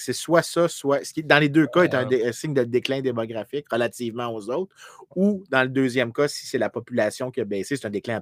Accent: Montreal, Quebec, Canada; j'aime ça taper sur Québec parce que je suis un Montréalais, puis c'est génétique.

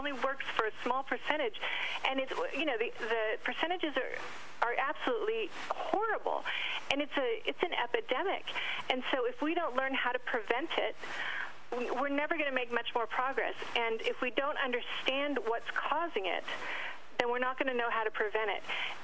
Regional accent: San Diego, California, United States; In San Diego. I grew up in San Diego.

